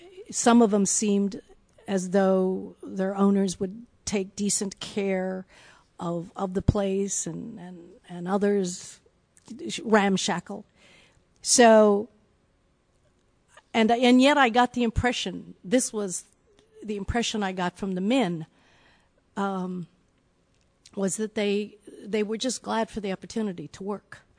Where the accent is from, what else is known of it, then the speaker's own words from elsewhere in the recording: Salinas, California, United States; I used to describe the town as saying when I was growing up in Salinas, it was kind of this dichotomy.